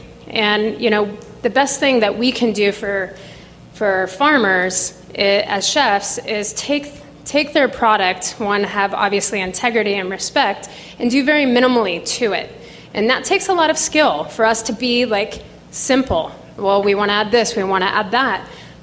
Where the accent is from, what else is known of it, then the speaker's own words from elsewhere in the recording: Grass Valley, California, United States; also born or lived in San Francisco; I was born and raised, I was raised in Grass Valley.